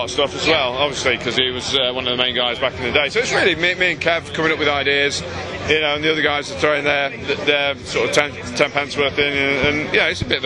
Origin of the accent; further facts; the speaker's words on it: England, United Kingdom; I think because we are English and local as well, I think people are well behind us here.